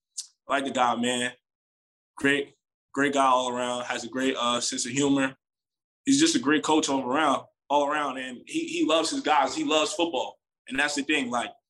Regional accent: New York, United States; I'm from New York. Yeah. So it's like, yeah. We got everything out there.

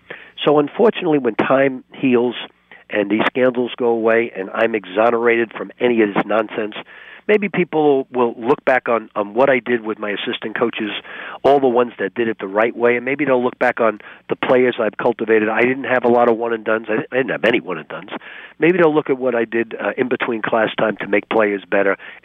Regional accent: New York, United States; Growing up as a New Yorker, I looked at those two people as they were football coaches.

